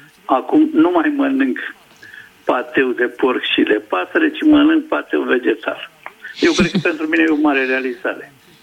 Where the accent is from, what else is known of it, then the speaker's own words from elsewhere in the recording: Bucharest, Romania; și sunt din București.